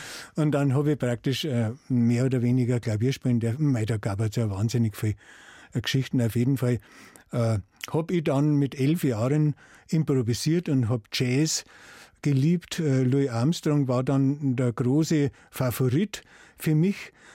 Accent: Welchenberg, Bavaria, Germany; Und seitdem bin ich in Welchenberg aufgewachsen.

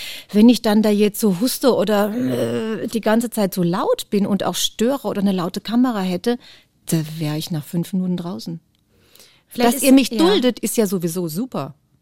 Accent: Großheubach, Bavaria, Germany; Ich komme aus Groß Heubach.

